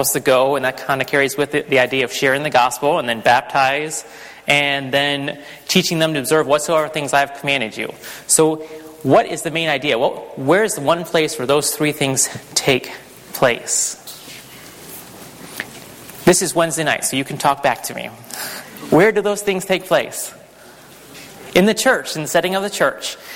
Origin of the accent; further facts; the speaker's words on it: United States; my dad was in the military, so if you ask me where I'm from the United States. Okay, so I moved around a few places.